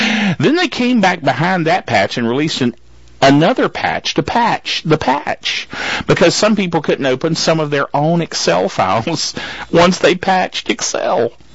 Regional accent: North Carolina, United States; See, I was born and raised right here in North Carolina.

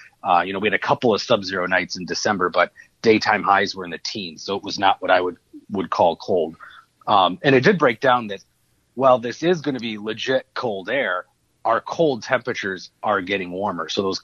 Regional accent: Cottage Grove, Minnesota, United States; So my hometown of Cottage Grove, there were some places there that got 5 inches of snow.

